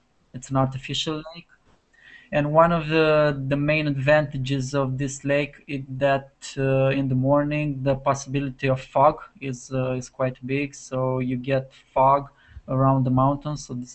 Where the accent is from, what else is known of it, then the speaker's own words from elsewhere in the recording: Transylvania, Romania; I'm from Romania. I live in the central Romania, in a region called Transylvania.